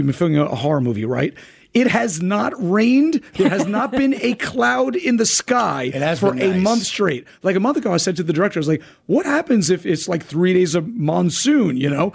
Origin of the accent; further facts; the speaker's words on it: Staten Island, New York, United States; moved away as an adult; now in Princeton, United States; I grew up in Staten Island, then moved to Brooklyn, then lived in Manhattan for a long time while making the TV show.